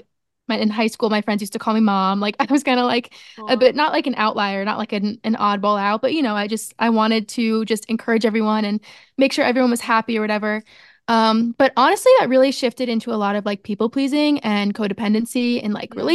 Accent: Long Island, New York, United States; But I am 24 years old. I'm from Long Island, New York

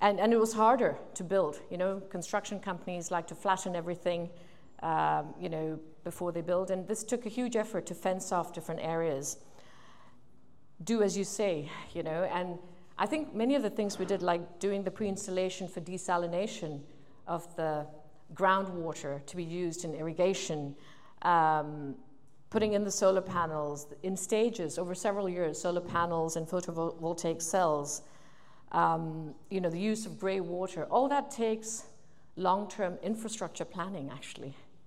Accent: Singapore; also born or lived in United Kingdom; now in Portugal; I am now Swiss through marriage to him, but I'm originally Singaporean of Indian origin, British, because I spent many years in Britain educating myself

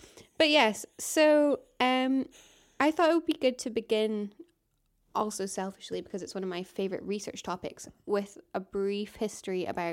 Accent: Scotland, United Kingdom; I grew up in Aberdeenshire. And we used to spend quite a lot of time on the Moray Coast when I was little. Up in Fintorn.

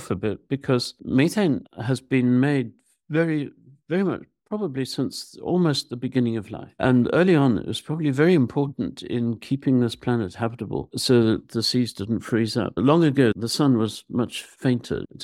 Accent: Zimbabwe; I came down from Zimbabwe. I grew up in Zimbabwe.

